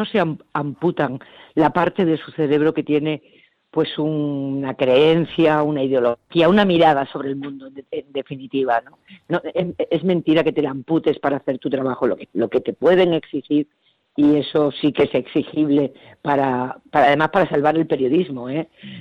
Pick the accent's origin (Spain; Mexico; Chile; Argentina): Spain; Badajoz, Extremadura; Yo soy del sur, yo soy extremeña, de Badajoz además, del sur de Extremadura.